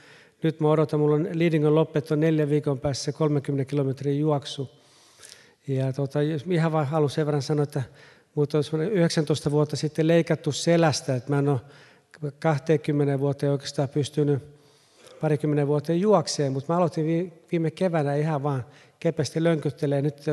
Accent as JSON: {"language": "Finnish", "town": "Helsinki", "region": "Uusimaa", "country": "Finland", "tie": "born or raised there", "said": "Mä oon kasvanut Helsingissä mun äidin kanssa ja kaksoisveljen kanssa."}